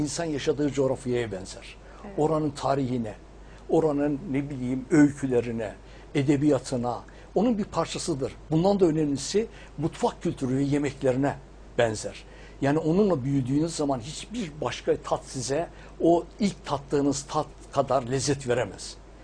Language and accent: Turkish; Kars, Turkey; Ben o bölgenin, ben Karslıyım. Yani evet. Kars doğumluyum. Böyle bir coğrafyada doğduğum için de kendimi hep mutlu hissederim.